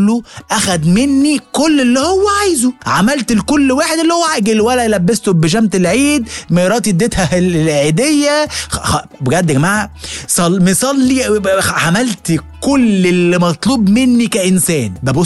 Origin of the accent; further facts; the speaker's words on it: Alexandria, Alexandria Governorate, Egypt; now in Cairo, Egypt; انا كنت اسكندراني وعايش في القاهره، ولما نقلت القاهره سو هو ربنا اراد نقلت في التجمع